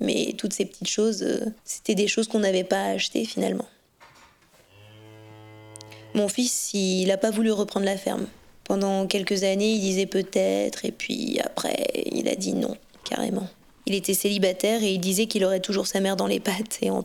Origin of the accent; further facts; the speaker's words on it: Ouroux, Auvergne-Rhône-Alpes, France; Moi, je suis native d'Ouroux, dans le Rhône, donc c'est pas très loin d'ici. Il y avait les fermes à côté, mais je n'ai pas grandi, moi, dans une ferme.